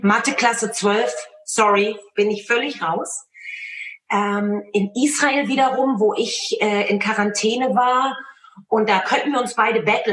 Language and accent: German; East Germany, Germany; Und ich bin aus der DDR